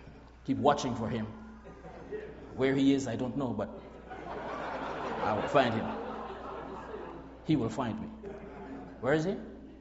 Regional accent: Grenada; we are from Grenada, the Isle of Spice, which is 12 miles wide, 21 miles long, 133 square miles.

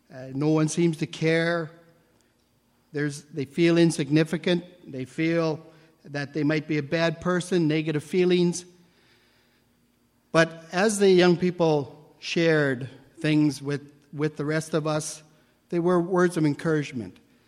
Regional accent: Saskatoon, Saskatchewan, Canada; I'm from Saskatoon.

